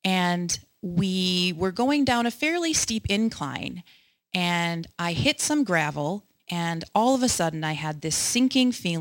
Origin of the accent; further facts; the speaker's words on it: Wisconsin, United States; Growing up in South Central Wisconsin, Fridays in Lent always meant the same thing.